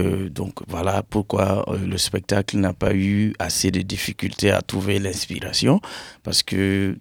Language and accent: French; Burkina Faso; Moi, je crois que déjà, on est burkinabé, on fait partie du peuple.